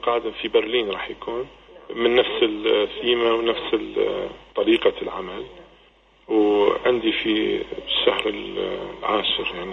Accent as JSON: {"language": "Arabic", "town": "Kufa", "region": "Najaf Governorate", "country": "Iraq", "tie": "born or raised there", "also_born_or_lived": "Baghdad", "lives_now": "Netherlands", "said": "أنا انولدت في بغداد وعشت فترة في الكوفة فترة الطفولة،"}